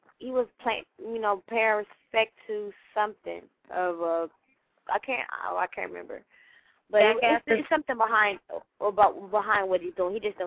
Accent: San Francisco, California, United States; I'm from Frisco. I'm from San Francisco.

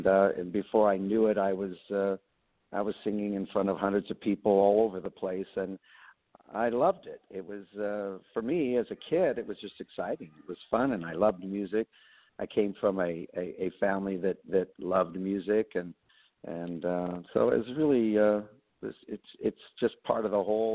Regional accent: Omaha, Nebraska, United States; Well, I grew up in the Midwest, and then literally right in the middle, actually, in Omaha, Nebraska.

